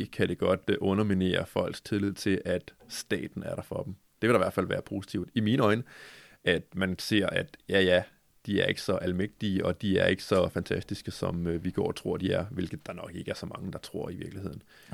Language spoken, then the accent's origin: Danish; Næstved, Zealand, Denmark; jeg også er fra Næstved